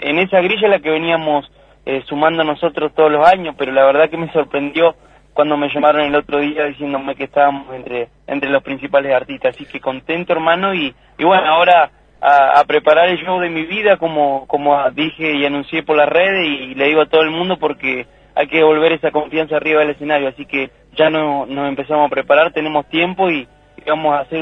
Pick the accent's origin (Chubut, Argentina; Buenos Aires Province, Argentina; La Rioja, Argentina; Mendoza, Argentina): Chubut, Argentina; El Maitén; Voy a llevar por primera vez un ballet de mi pueblo, el Maitén